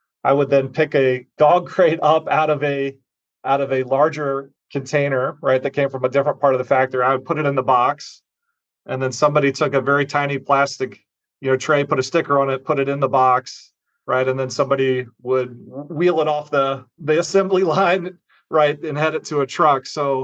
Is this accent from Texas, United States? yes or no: no; Muncie, Indiana, United States; So my hometown is Muncie, Indiana. So Middletown, USA. My first kind of W-2 job was in Muncie at a place called Midwest Homes for Pets.